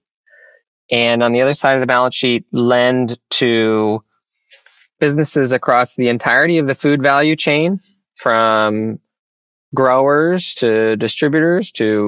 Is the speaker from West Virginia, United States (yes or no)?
no; Brewster, Massachusetts, United States; So I grew up on Cape Cod and Brewster, a little town on Cape Cod Bay.